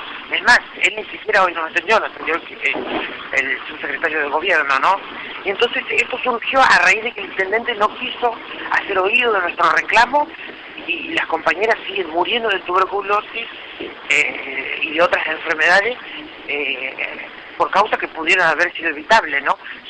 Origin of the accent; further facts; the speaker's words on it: La Matanza, Buenos Aires Province, Argentina; Nosotras somos de la Matanza, de la Ferrería.